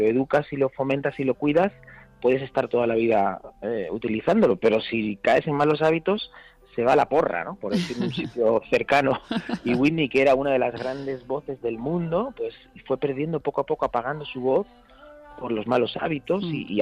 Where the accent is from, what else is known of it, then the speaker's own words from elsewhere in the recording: Extremadura, Spain; Eso fue en mi tierra, en Extremadura.